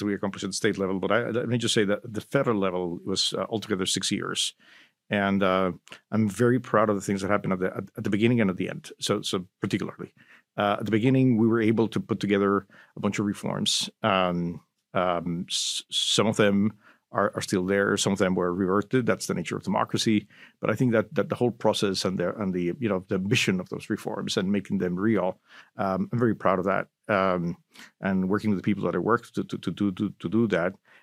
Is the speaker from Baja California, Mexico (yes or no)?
no; Mexico City, Mexico; I grew up in Mexico, Mexico City, and then in the state of Mexico, which is a surrounding state to the capital.